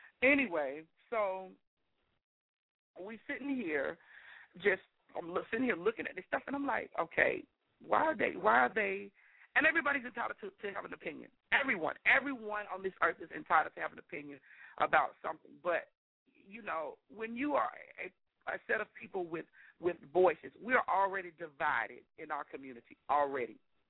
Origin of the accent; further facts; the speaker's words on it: Florida, United States; I'm familiar with Stasha because Stasha and I are from the same place. We're both from Florida